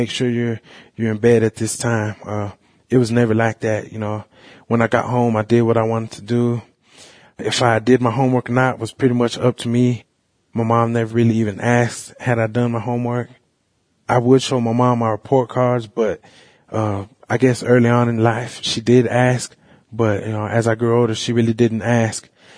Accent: Dallas, Texas, United States; born there; I'm Muscogee Creek, and I was born in Dallas, Texas.

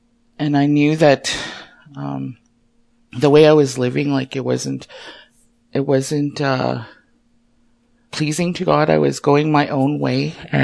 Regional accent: Kikino, Alberta, Canada; Kikino Métis settlement in northern Alberta. I grew up in Kikino. I lived here all my life.

